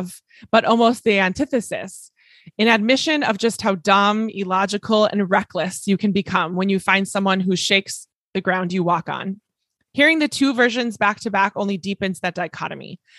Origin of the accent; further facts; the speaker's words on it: Mexico; Nosotros como mexicanos queremos